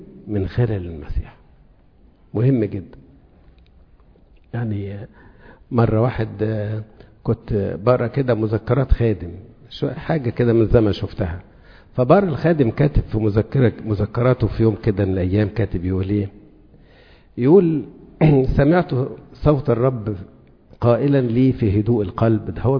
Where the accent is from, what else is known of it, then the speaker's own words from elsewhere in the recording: Upper Egypt, Egypt; وانا صعيدي يعني،